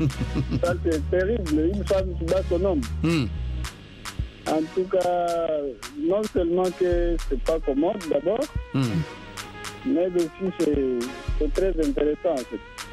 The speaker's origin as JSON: {"language": "French", "region": "Kinshasa", "country": "DR Congo", "lives_now": "Dakar, Senegal", "said": "À mon pays d'origine, c'est le Congo, Kinshasa."}